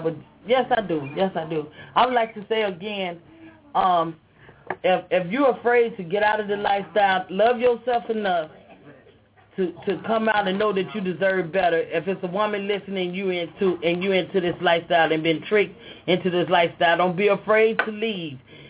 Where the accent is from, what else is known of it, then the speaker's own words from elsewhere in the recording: Chicago, Illinois, United States; I'm from Chicago, Illinois, from the West Side, from the Rockwell Project.